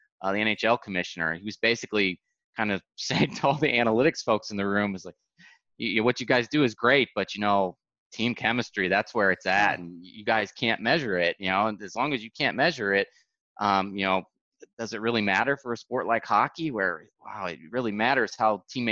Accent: St. Louis, Missouri, United States; even though I grew up in the St. Louis area and took a whole ton of shit growing up and not being a Cardinals fan

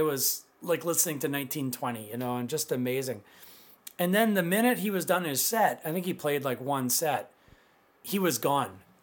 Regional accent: Manitoba, Canada; I'm from Manitoba, and I'm hungover, right?

